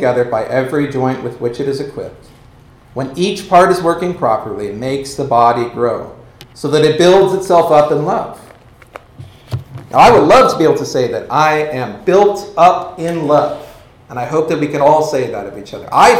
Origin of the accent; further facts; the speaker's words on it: Oregon, United States; which I'm from Southern Oregon. That's a very Southern Oregon thing you have to do.